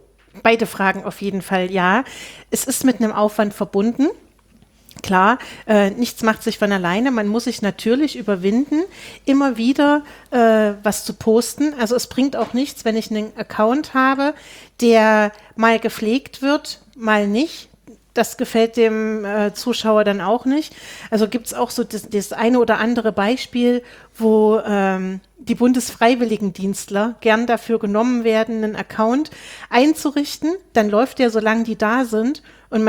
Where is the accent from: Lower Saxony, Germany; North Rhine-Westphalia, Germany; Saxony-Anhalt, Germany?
Saxony-Anhalt, Germany; Zeitz; ich komme aus Zeitz ursprünglich. Das liegt 30 Kilometer von Altenburg weg.